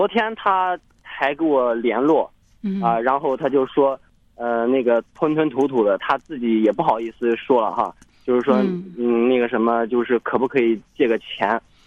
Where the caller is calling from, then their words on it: Hebei, China; 我的同学在我们河北这边的这个本地呢